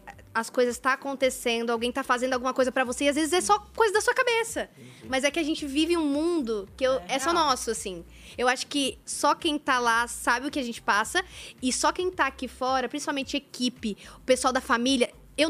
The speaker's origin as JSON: {"language": "Portuguese", "region": "São Paulo", "country": "Brazil", "said": "Porque ela é do Rio e eu sou de São Paulo."}